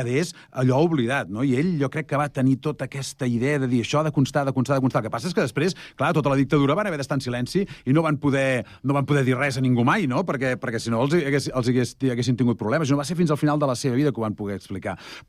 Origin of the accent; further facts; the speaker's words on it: Terrassa, Catalonia, Spain; jo, a veure, sempre m'he declarat terrassenquista, perquè no només sóc terrassenc, sinó que sóc activista de Terrassa.